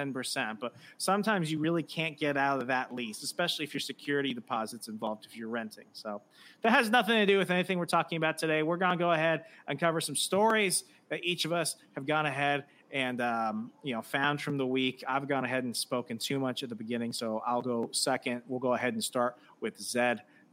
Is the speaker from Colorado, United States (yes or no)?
yes; Colorado, United States; also born or lived in Arizona; I was born in Arizona. We moved to Colorado that year.